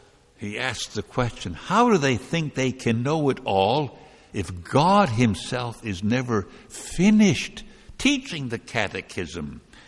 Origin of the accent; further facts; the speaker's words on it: New York City, New York, United States; You may not know, but I come from New York City, which is indeed very heavily Jewish.